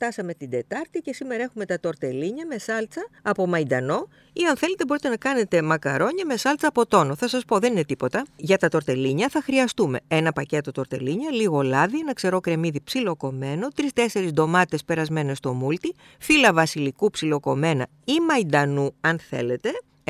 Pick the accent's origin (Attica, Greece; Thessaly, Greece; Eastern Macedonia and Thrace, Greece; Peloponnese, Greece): Peloponnese, Greece; γιατί έτσι μου την είπε η θεία μου στο χωριό μου στην Αρκαδία.